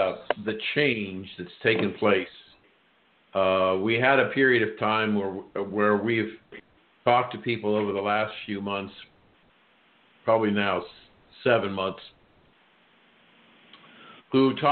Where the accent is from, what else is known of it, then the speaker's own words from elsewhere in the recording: Columbus, Ohio, United States; Oh, down the road from where I was born and raised in Columbus.